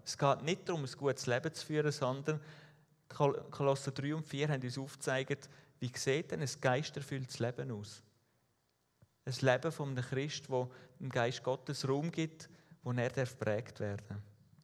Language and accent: German; Switzerland; Ich habe es angetönt, als Schweizer denken wir wahrscheinlich die meisten ja, ich muss doch gar nicht in so einem Brief erwähnt werden.